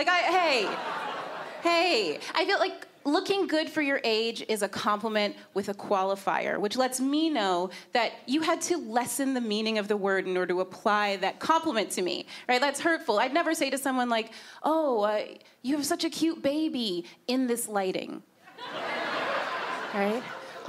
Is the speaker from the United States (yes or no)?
no; Scarborough, Ontario, Canada; I'm from Scarborough originally.